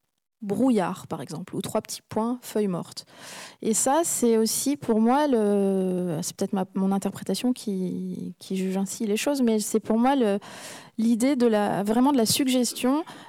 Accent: Aix-en-Provence, Provence-Alpes-Côte d'Azur, France; born there; On m'a inscrit à des cours de piano au conservatoire d'Aix-en-Provence, qui est ma ville natale.

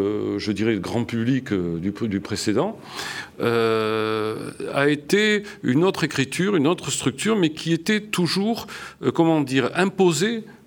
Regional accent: Nouvelle-Aquitaine, France; j'ai grandi près de Saint-Seurin, j'ai eu beaucoup d'attaches familiales de ce côté-là. Je me sens également très français

